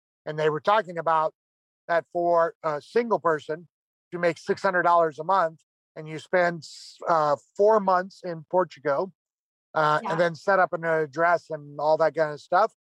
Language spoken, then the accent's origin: English; United States; to be honest, as an American, I'm a little bit embarrassed that the French have started to riot and protest before the Americans have.